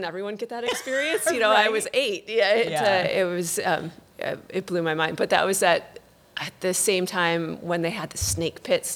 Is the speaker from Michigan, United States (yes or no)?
yes; Michigan, United States; I grew up in Michigan.